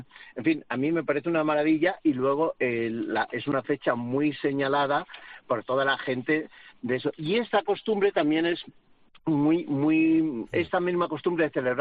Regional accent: Horcajo de la Ribera, Castile and León, Spain; mi pueblo, Horcajo de la Ribera

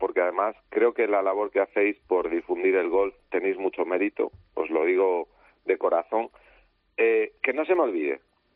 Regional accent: Cantabria, Spain; ¿Vosotros sabéis como cántabro cómo me siento?

